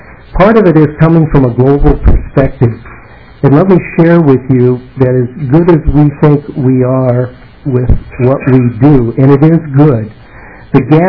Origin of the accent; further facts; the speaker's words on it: Rochester, Minnesota, United States; from Rochester, Minnesota.